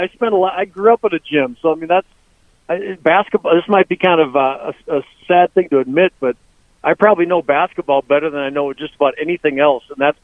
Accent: Bloomington, United States; at least where I grew up in Bloomington, it was literally right across the street from Jefferson.

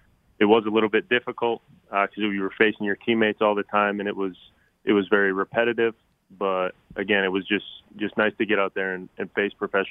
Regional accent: Minnesota, United States; I grew up a Twins fan because I'm from Minnesota.

